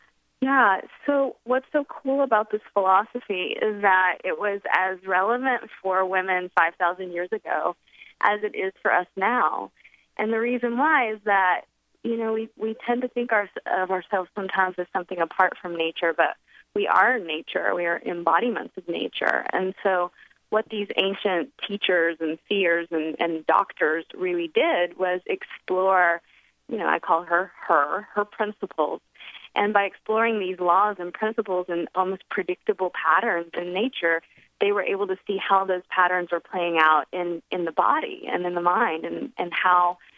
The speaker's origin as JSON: {"language": "English", "region": "Virginia", "country": "United States", "lives_now": "India", "said": "I'm from Virginia, I'm a regular gal, and I moved to India"}